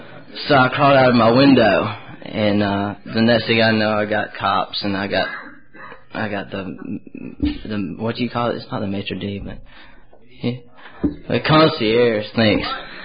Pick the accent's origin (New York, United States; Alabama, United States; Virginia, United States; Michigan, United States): Alabama, United States; Yeah, I'm from Alabama. Give me a break.